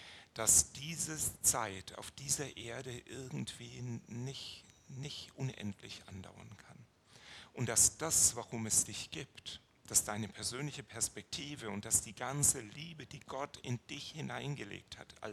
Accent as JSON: {"language": "German", "region": "Baden-Württemberg", "country": "Germany", "tie": "born or raised there", "said": "Ich bin im Schwarzwald groß geworden"}